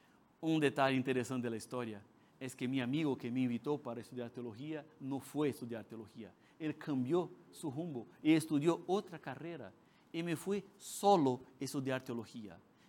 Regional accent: Brazil; accent: Brazilian; first language Portuguese; Spanish is a second language; yo tengo acento porque soy brasileño. Yo no soy nativo en español, pero predico en español.

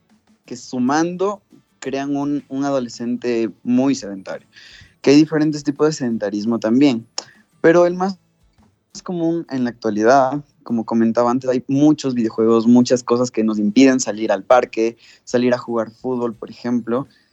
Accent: Ecuador; especialmente ahora que estamos en vacaciones aquí en mi país, en Ecuador

